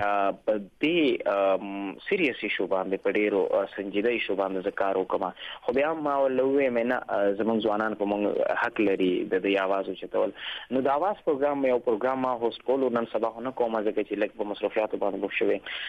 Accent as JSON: {"language": "Pashto", "region": "Khyber Pakhtunkhwa", "country": "Pakistan", "said": "په خپله زه قبایلي یم"}